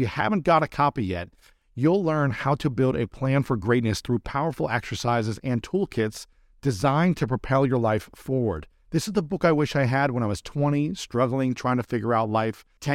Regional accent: Delaware, Ohio, United States; Your wife grew up in the same, essentially, neighborhood that I grew up in Delaware, Ohio.

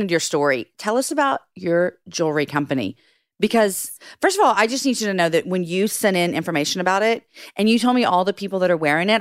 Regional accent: Missouri City, Texas, United States; I grew up in Missouri City.

